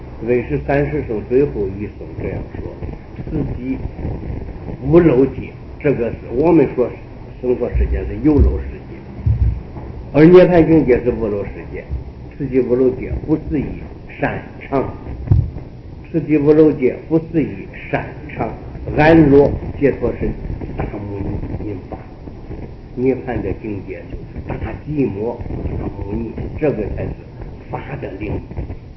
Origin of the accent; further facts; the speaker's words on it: China; 我们中国人呢，自古以来好讲吉利话